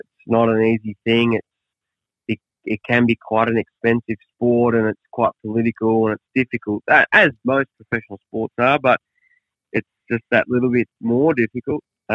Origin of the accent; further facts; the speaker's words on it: Australia; obviously being Australian, you're pretty proud to see that he's gone on to do what he's done